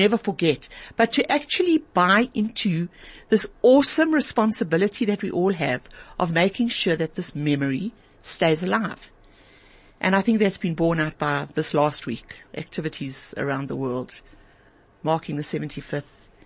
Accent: South Africa; I left here as a South African from the old South Africa, and I was coming back to vote in the election in the new South Africa.

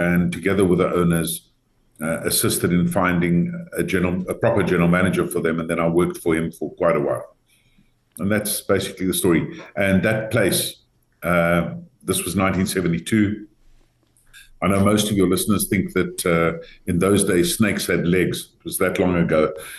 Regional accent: Oudtshoorn, Western Cape, South Africa; I grew up in Oudtshoorn, with the land of the ostriches. Was called Yerushalayim Drom Africa at the turn of the century. There were 300 families there.

